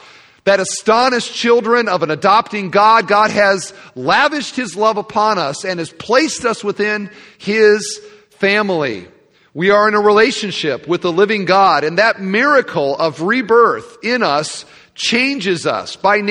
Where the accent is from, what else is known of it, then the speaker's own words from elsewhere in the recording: Iowa, United States; I am from Iowa.